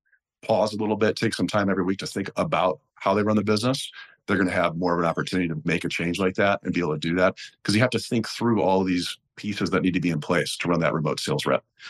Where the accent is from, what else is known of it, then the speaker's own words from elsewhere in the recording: Chicago, Illinois, United States; also born or lived in Eugene; now in Cupertino, United States; So I actually born and raised in Chicago. I opened my first agency in Eugene, 2004.